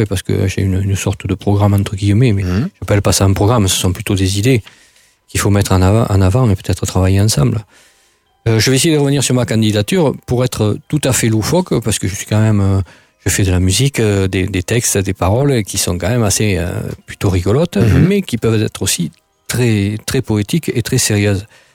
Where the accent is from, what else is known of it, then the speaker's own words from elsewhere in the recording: Figeac, Occitanie, France; Je suis né à Figeac. Je suis resté à peu près 50 ans dans cette ville